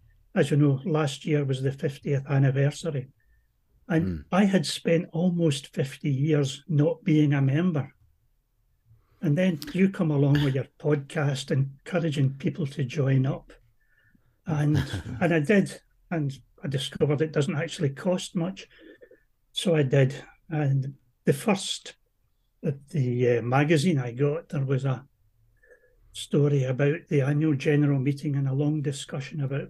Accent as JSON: {"language": "English", "region": "Scotland", "country": "United Kingdom", "said": "I'm Scottish, yes."}